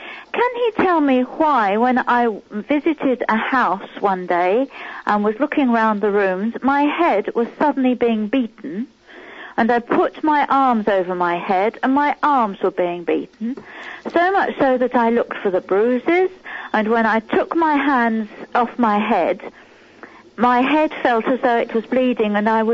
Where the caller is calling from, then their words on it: St Albans, East of England, United Kingdom; St Albans.